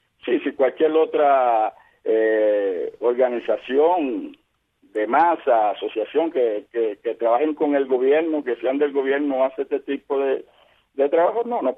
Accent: Cuba; Mira, como todo cubano, lo que ganamos realmente no alcanza para comprar una computadora

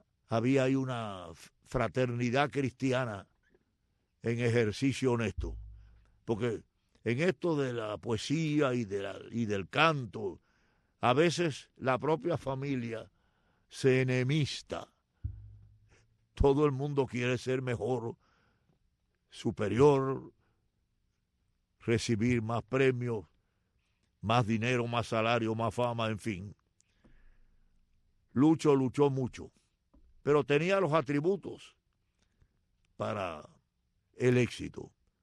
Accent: Cuba; now in United States; Sería renunciar a nuestra cubanía. Somos ciudadanos de los Estados Unidos de América, ciudadanos leales, totales, entregados, viviendo en esta patria y dispuestos a morir por ella.

